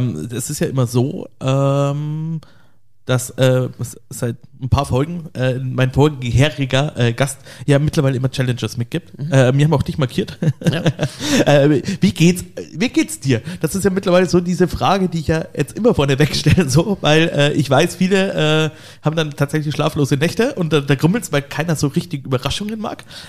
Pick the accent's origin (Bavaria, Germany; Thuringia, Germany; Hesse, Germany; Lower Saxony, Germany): Bavaria, Germany; Ingolstadt; wir hatten damals gutbürgerliche Küche, gibt's immer noch bei uns in Ingolstadt, wo ich als Kind wahnsinnig gerne gegessen habe